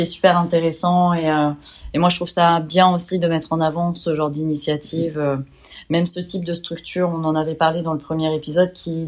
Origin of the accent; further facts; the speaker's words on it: Normandy, France; moi, je viens d'Ifto dans le 76